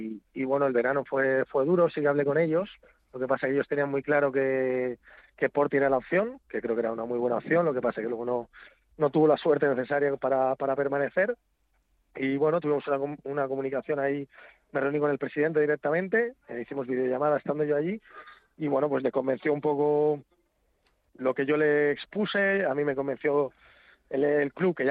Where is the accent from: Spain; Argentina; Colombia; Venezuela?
Spain; Madrid, Community of Madrid; now in Benidorm, Spain; soy madrileño de origen